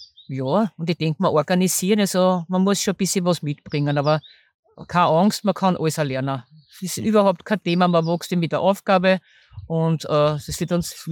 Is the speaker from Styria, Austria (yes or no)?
no; Vienna, Austria; Aber das weiß man natürlich als Wienerin